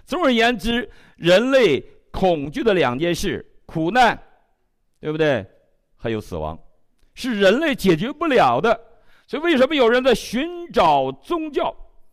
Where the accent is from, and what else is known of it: China